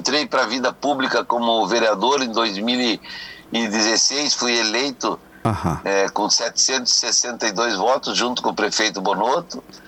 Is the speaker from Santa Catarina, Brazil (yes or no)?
no; São Borja, Rio Grande do Sul, Brazil; Tenho 61 anos, sou pai de 4 filhos. E aqui estou, mas nascido e criado na minha terra. Não saio de São Borja por nada desse mundo.